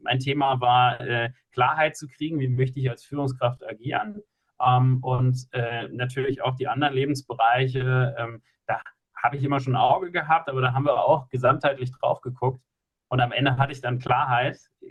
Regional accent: Mainz, Rhineland-Palatinate, Germany; born there; now in Munich, Germany; Und ich komme gebürtig aus Mainz, bin Familienvater, habe zwei süße Töchter, bin verheiratet und bin hier in München, wo meine Wahlheimat ist

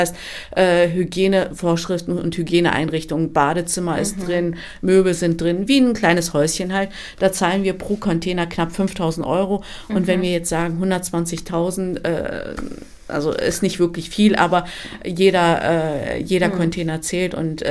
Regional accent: Turkey; now in Germany; ich bin Türkin. Mhm. Ja, ich lebe natürlich hier in dem Land. Seit 1980. Das ist ein Privileg, in Deutschland zu leben. Das muss man dazu sagen. Ich bin auch glücklich, in dem Land zu leben. Aber meine Identität ist türkisch.

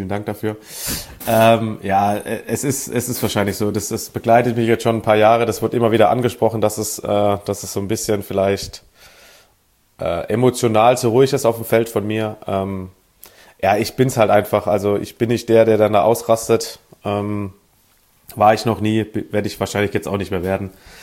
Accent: Sinsheim, Baden-Württemberg, Germany; born there; Genau, aus der Nähe von Baden-Baden, aus Sinsheim. Nicht zu verwechseln mit dem Hoffenheim-Sinsheim. Das ist 100 Kilometer nördlicher. Kleine Gemeinde, 10.000 Einwohner, direkt 5 Minuten von Baden-Baden entfernt, ja.

